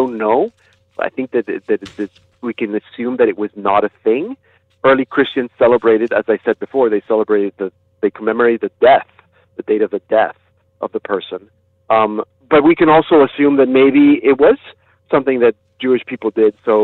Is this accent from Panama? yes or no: yes; Panama; It was not a tradition, as I said earlier, growing up in Panama.